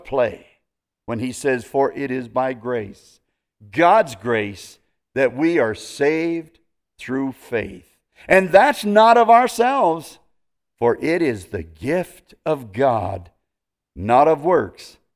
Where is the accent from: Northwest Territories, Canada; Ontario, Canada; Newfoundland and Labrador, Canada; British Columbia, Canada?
British Columbia, Canada; Williams Lake; moved away as an adult; now in Yuma, United States; when I was raised in Williams Lake, British Columbia, and didn't even know where Arizona was.